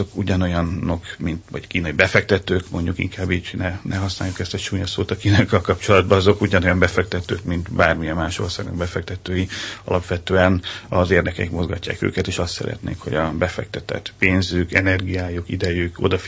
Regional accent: Hungary; csak azért, mert mi magyarok vagyunk

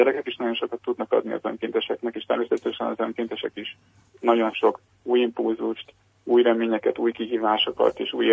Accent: Budapest, Hungary; hanem mi budapestiek vagyunk főként

